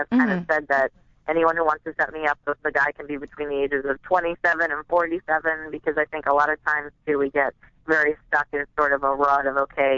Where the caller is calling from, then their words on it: New York, United States; I'm calling from New York, New York.